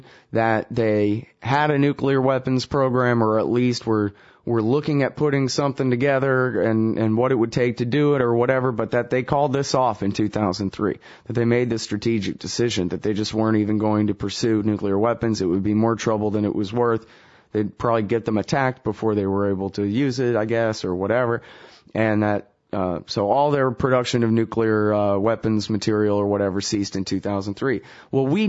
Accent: Texas, United States; I'm not quite from around here, boy, but I am from Texas.

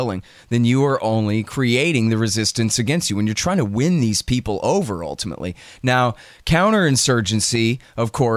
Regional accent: Texas, United States; I don't know. I'm from Texas.

